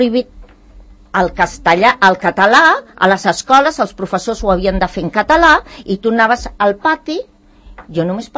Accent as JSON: {"language": "Catalan", "region": "Catalonia", "country": "Spain", "said": "Soc catalana de la ceba, vull dir, que tots els meus ancestres són catalans"}